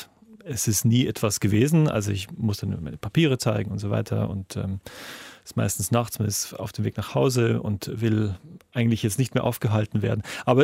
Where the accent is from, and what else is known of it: Germany